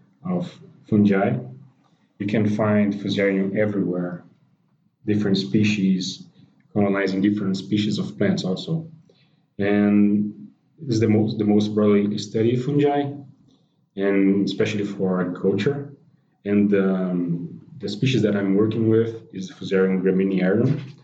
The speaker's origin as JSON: {"language": "English", "country": "Brazil", "said": "I'm from Brazil, and I have a bachelor's degree in agronomy."}